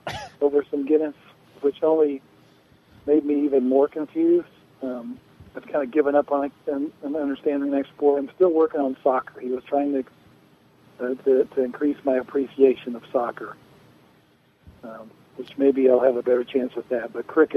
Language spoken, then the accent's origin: English; Alabama, United States; I mean, I grew up in Alabama, so Alabama-Auburn is one of the biggest sports rivalries you have in the country.